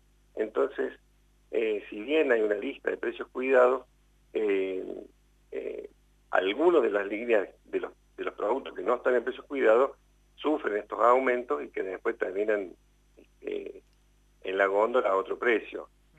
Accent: Argentina; como argentinos lo sabemos

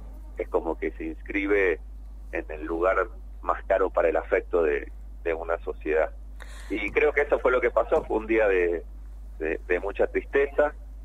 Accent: Mendoza, Argentina; nosotros los que somos mendocinos

